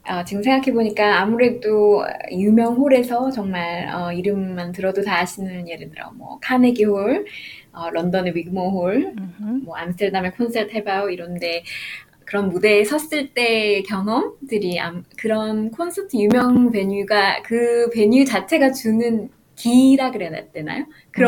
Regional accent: South Korea; 아마 한국 사람으로서는 최초라고 알고 있어요.

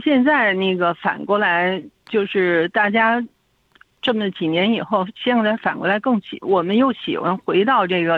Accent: Beijing, China; 我记得小的时候，我是北京人，

